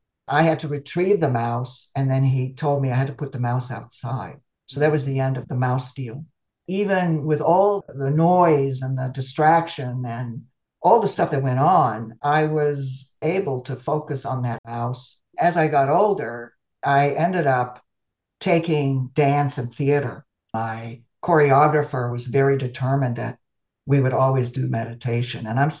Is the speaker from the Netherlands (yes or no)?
yes; Amsterdam, North Holland, Netherlands; And I grew up in Amsterdam.